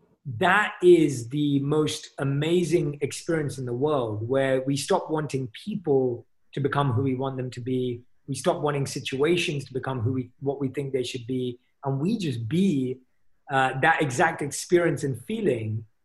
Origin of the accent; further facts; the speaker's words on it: London, United Kingdom; I come from London